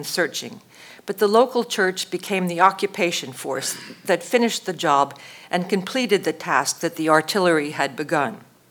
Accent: New York, United States; that I, as a New Yorker, had to go and see it.

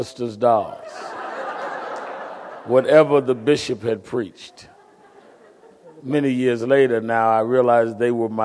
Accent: Brooklyn, New York, United States; Actually, I was born and raised in Brooklyn and started preaching very young.

